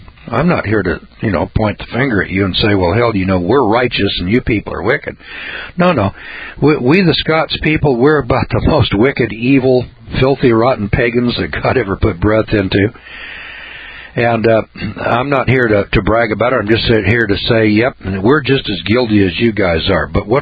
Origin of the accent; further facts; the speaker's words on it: United States; You know, as an American, I look around and I say, I see what we did to you Hawaiians out there in the Hawaiian Islands.